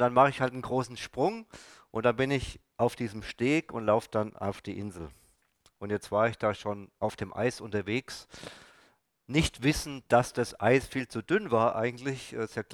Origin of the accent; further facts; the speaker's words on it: Gelnhausen, Hesse, Germany; Ich komme ja aus Gelnhausen und gefühlt haben wir jeden Sonntag einen Spaziergang gemacht am Nachmittag durch den Kurpark.